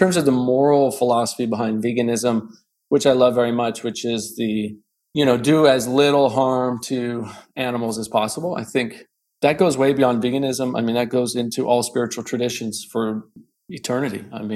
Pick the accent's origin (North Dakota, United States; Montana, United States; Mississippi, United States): Montana, United States; Bozeman; moved away as an adult; I grew up in Bozeman, Montana, and lived there until I was about 18.